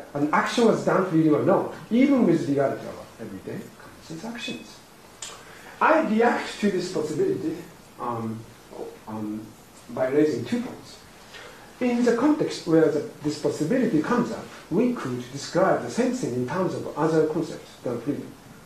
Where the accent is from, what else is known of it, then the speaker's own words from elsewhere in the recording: Japan; first language Japanese; English is a second language; So, to be honest, in Japanese language, my native tongue, there is no sharp distinction between indicative conditional and counterfactual or subjunctive conditionals.